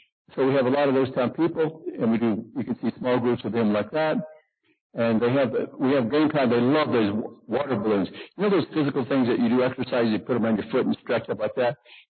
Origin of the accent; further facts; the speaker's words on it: Dumas, Texas, United States; I grew up in Dumas, Texas. I was the only sophomore that made the baseball team that year.